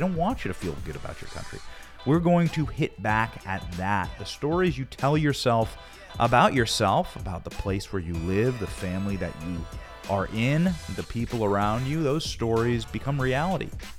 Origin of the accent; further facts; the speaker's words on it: Iowa, United States; I grew up in Iowa. I grew up working on farms. I went to community college, and I went to the University of Iowa.